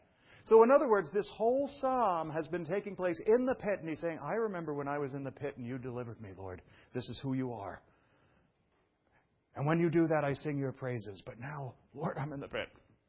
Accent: Brooklyn, New York, United States; I was raised in Brooklyn. I had no idea what honeysuckle was

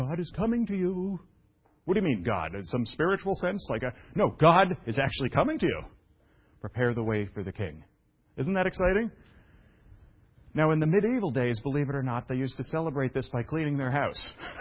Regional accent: Brooklyn, New York, United States; I don't know. I'm from Brooklyn.

